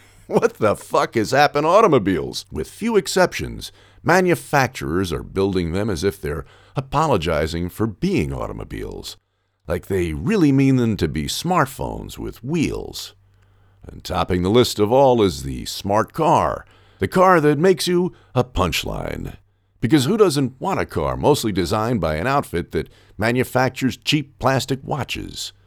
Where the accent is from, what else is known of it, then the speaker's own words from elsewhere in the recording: New York, United States; I grew up in New York and was crazy curious about the West.